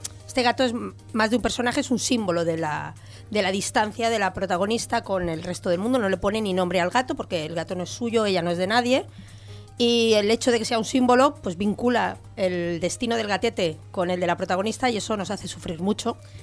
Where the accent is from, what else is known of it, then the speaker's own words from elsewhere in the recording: Catalonia, Spain; Soy catalana.